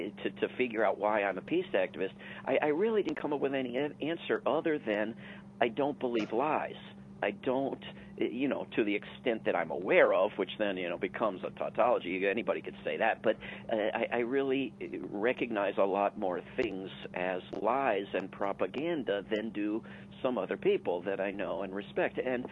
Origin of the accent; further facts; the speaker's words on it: District of Columbia, United States; I grew up in the Washington, D.C. area